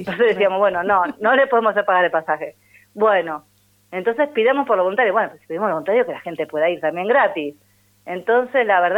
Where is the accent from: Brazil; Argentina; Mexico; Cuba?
Argentina; San Antonio Oeste, Río Negro; Yo porque soy de San Antonio, perdón.